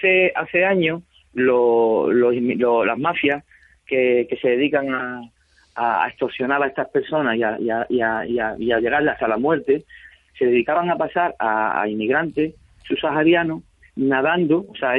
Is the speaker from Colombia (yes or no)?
no; Ceuta, Spain; yo llevo destinado en Ceuta 30 años, soy de Ceuta, conozco perfectamente Ceuta y también Marruecos